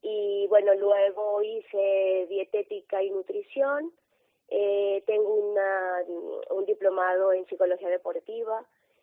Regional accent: Venezuela; moved away; also born or lived in Peru; cuando salimos de Venezuela, pues fue por circunstancias bastante penosas, tristes. Bueno, estamos fuera de Venezuela, ya vamos a tener 9 años, pero llegamos a Perú primero.

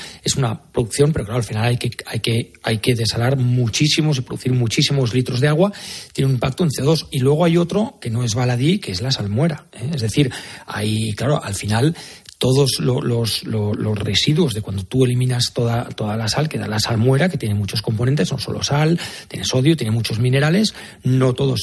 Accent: Catalonia, Spain; yo que soy catalán

